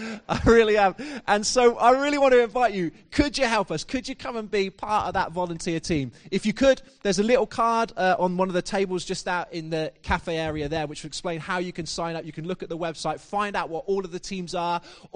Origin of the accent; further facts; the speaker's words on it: Malvern, West Midlands, United Kingdom; We piloted that in my hometown of Malvern through my local church, who just had one young person and no youth ministry at the time.